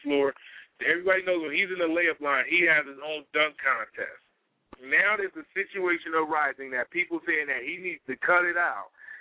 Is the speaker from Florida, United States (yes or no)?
no; Connecticut, United States; up here in my hometown in Connecticut